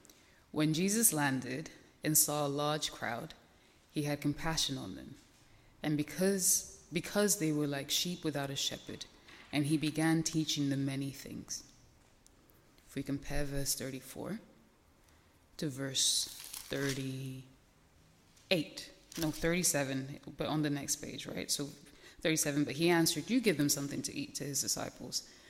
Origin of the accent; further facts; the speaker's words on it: Guinea-Bissau; I'm not American, but I am also African. I'm from West Africa. I'm from Guinea-Bissau, and we have lots of palm leaves